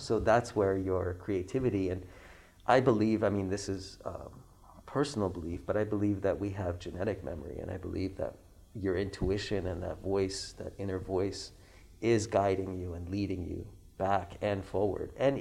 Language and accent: English; Iran; I tell them I'm from Iran and tell them a little bit about my story and the history of where I'm from.